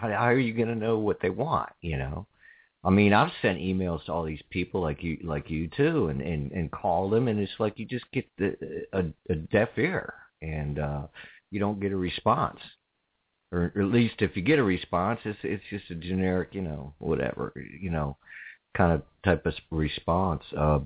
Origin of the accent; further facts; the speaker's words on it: New York, United States; born there; also born or lived in Florida; now in Warren County, United States; I wasn't born here. I was born in New York, come down to Florida and moved up here. And I settled in Warren County because I love it here